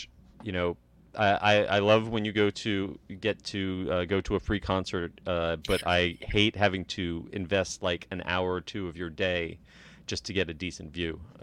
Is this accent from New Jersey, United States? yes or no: yes; New Jersey, United States; Now, when I was growing up in Six Flags, New Jersey, we had a drive-through safari.